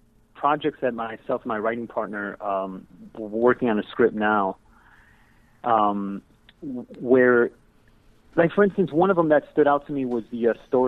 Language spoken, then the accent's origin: English; Chicago, Illinois, United States; You know, when I was growing up in Chicago, it was hard to, you know, look on TV and, you know, kind of see someone